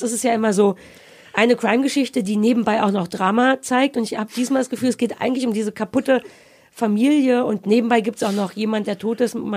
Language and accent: German; Berlin, Germany; weil ich ja Berlinerin bin, geborene Berlinerin